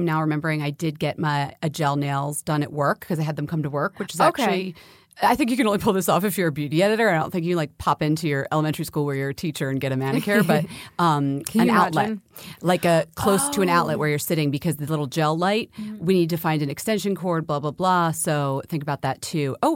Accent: New York, United States; But I just feel like I'm a New Yorker and someone rings my bell, I freeze.

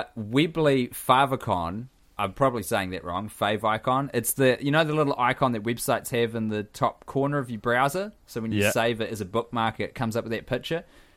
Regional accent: New Jersey, United States; now in Brooklyn, United States; I'm from New Jersey. Yes, the state that is the butt of many jokes. But seriously, it's an awesome place.

